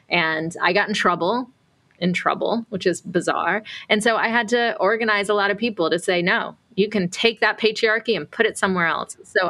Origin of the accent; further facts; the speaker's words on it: Atlanta, Georgia, United States; So I grew up in the South, immigrant parents in the 80s.